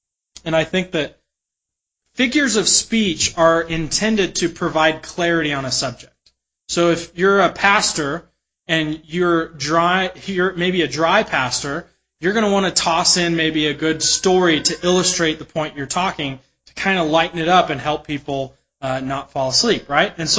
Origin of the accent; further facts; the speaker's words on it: Utah, United States; now in Denver, United States; the same God that I worshiped growing up in Utah, the same God we worship here in Denver, Colorado.